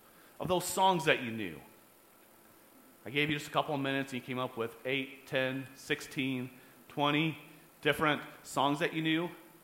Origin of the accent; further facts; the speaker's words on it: Rockford, Illinois, United States; And where I grew up here in the Rockford area, I grew up on the north side of town, kind of in the country area at that point in time.